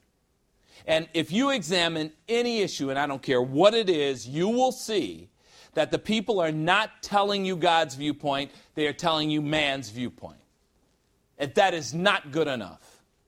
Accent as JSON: {"language": "English", "region": "Illinois", "country": "United States", "said": "but I am from Illinois, and I think now that I've said that, they will understand why I'm saying this, right? Because Illinois and Wisconsin, we don't, you know, we just don't get along."}